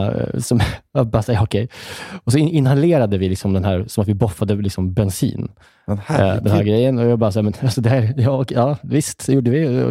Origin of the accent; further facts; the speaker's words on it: Björkvik, Södermanland, Sweden; i Björkvik, där jag kommer ifrån, finns det ingen vattentorn, för det är som en liten by.